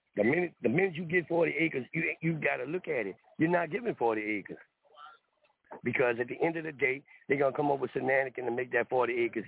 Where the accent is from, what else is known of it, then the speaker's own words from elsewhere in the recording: New Orleans, Louisiana, United States; also born or lived in Saratoga Springs, New York; I was born in Saratoga Springs, New York. My mother name was Pat. But when she couldn't afford to raise me, I was brought to New Orleans. And I was raised in the house by a black family.